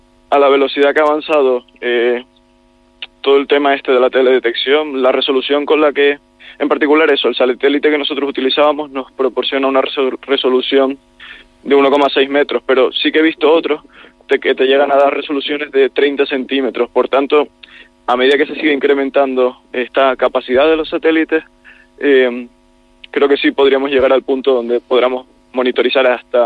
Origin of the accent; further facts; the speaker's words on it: Canary Islands, Spain; yo soy de Tenerife, justo ahora me encuentro aquí disfrutando de mis vacaciones